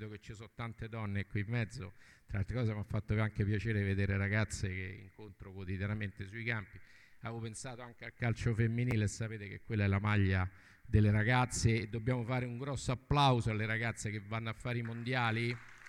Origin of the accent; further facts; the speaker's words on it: Rome, Lazio, Italy; sono da Roma